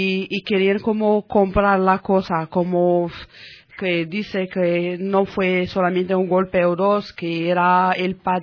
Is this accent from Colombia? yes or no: no; Casablanca, Casablanca-Settat, Morocco; now in Madrid, Spain; me siento solita aquí en Madrid. Cierto, soy marroquí de Casablanca